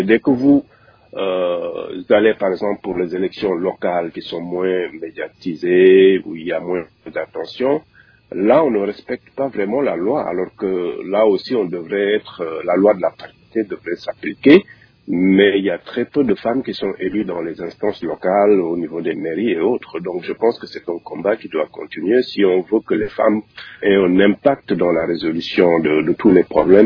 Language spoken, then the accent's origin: French; Senegal; Je donne l'exemple de mon pays d'origine, le Sénégal.